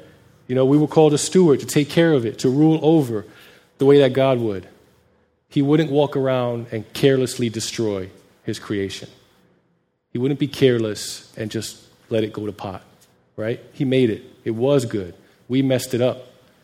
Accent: New York City, New York, United States; I grew up in New York City, boy. Woo! And roaches.

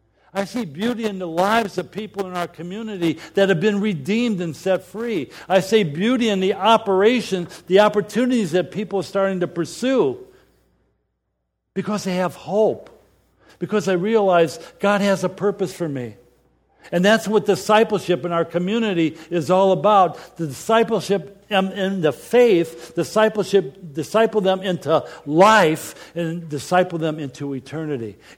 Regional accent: Detroit, Michigan, United States; now in Cleveland, United States; And I come from Detroit. This is minor league compared to that. But I felt exiled to Cleveland.

